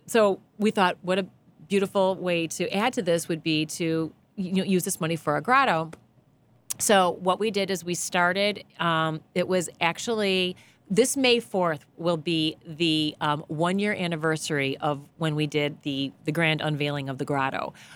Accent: Ireland; I'm not even Italian. I'm Irish, but I'm like, I just can't.

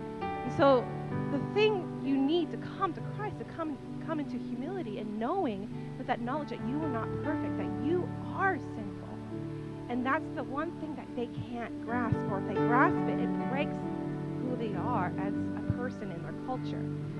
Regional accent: Hawaii, United States; But I was raised in Hawaii, and I was very engrossed in the Japanese culture, because 40% of Hawaii actually is Japanese.

